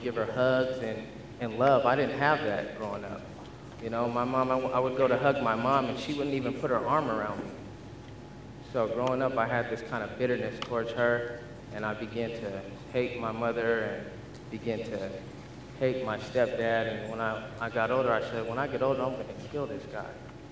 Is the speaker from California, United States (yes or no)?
yes; Sacramento, California, United States; born there; I was born in Sacramento, California. I'm 29 years old.